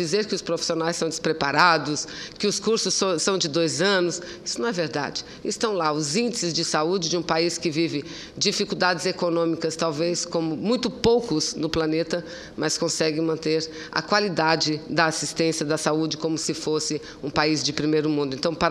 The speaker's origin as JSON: {"language": "Portuguese", "region": "Amazonas", "country": "Brazil", "said": "eu venho da Amazônia. No meu estado é pior ainda, senador."}